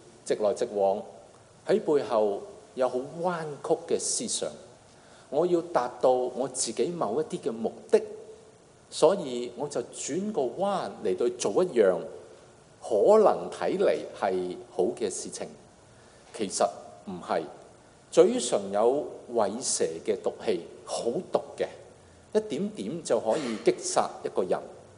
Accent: China; 我们中国人都说言者无意，是吧？

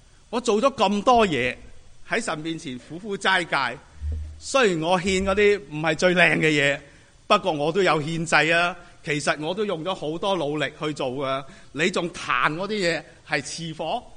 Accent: Hong Kong; 我哋喺香港嚟嘅人都會知啦

